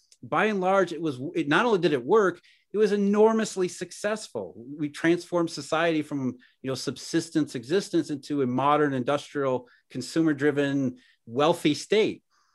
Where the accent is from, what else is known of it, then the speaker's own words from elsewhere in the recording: Rust Belt, United States; And you know, hey, I grew up in the Rust Belt.